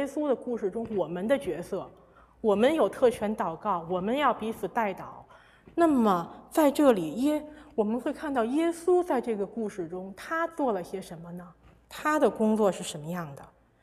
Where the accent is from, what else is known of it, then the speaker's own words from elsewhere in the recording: China; 用我们中国人的话说，就是他在吊着那一口气